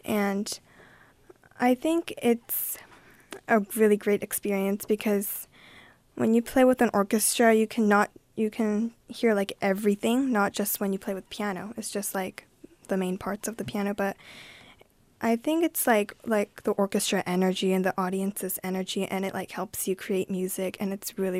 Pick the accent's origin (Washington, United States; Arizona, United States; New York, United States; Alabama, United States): Washington, United States; Mill Creek; I come from Mill Creek, Seattle.